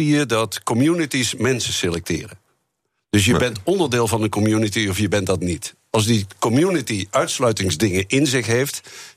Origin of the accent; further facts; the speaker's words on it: Wouw, North Brabant, Netherlands; born there; Dat is in Wouw, dat ken jij niet. Dus het ligt tussen Roosendaal en Bergen op Zoom.